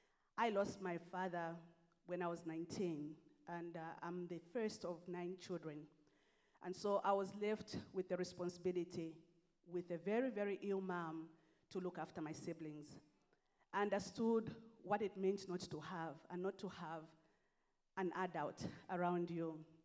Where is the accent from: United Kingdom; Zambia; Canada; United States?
Zambia; now in South Africa; I'm an African child. I'm not South African. I'm Zambian by birth, and I've lived amongst the Zulu people for 22 years.